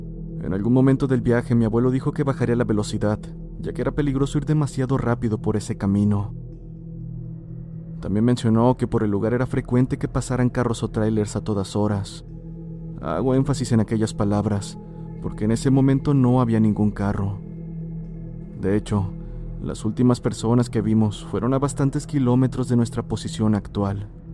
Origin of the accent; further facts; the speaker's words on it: Puebla, Mexico; soy de Puebla.